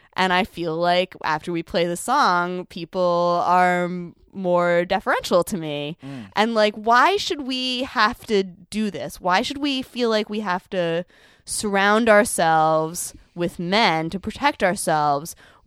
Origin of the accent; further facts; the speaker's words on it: New York City, New York, United States; I was always taught growing up in New York City, like, you never, ever get in an unmarked cab.